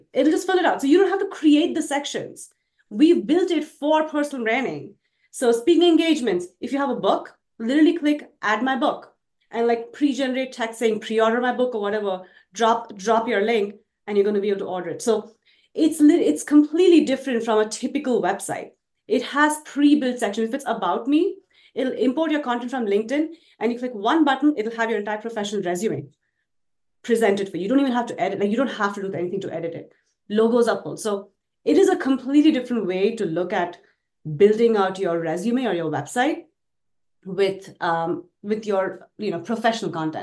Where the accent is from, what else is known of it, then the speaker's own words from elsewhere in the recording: India; now in United States; I grew up in India and I came from a very middle-class family.